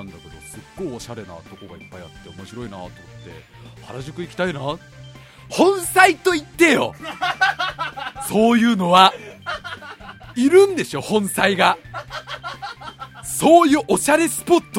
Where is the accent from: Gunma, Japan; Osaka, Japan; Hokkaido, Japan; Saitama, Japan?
Saitama, Japan; Tokorozawa; まあ、地元だと遠足とかね、デートではよく使われる場所なんだけど、ここに行って、ね、所沢航空記念公園に今日2人で行って